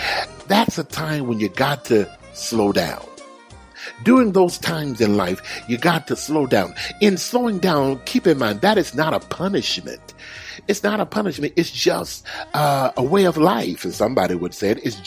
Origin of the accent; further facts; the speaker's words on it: Houston, Texas, United States; now in Georgia, United States; I grew up in Houston, Texas, and when it rained in Houston, oh, it rained.